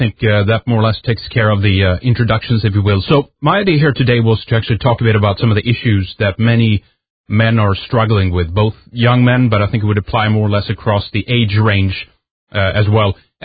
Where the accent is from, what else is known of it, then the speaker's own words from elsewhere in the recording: Sweden; English is a second language; I'm from Sweden, the land of the Goths, or the Geats, if you so prefer.